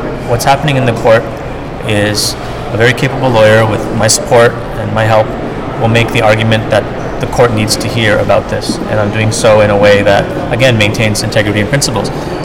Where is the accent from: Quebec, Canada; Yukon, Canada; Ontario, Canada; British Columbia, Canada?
Quebec, Canada; Montreal; because I come from Montreal and Quebec, where a lot of people will read it only in French.